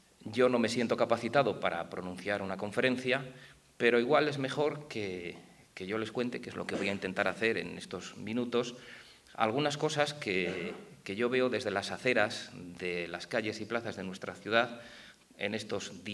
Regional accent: Valladolid, Castile and León, Spain; yo lo digo porque soy de Valladolid, soy muy de Valladolid

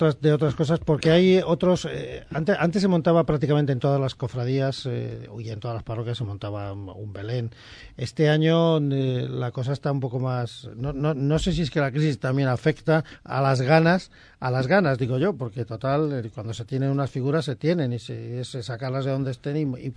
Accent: Valladolid, Castile and León, Spain; los que somos de Valladolid de toda la vida

